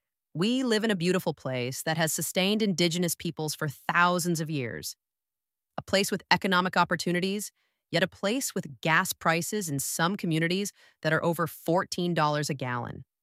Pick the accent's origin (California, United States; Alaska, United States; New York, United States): Alaska, United States; I was born and raised in Alaska. I will always call Alaska home. It is where I raised my 6 kids.